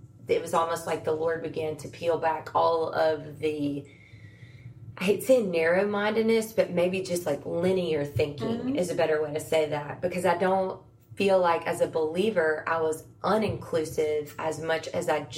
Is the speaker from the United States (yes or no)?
yes; Mississippi, United States; I was raised in South Mississippi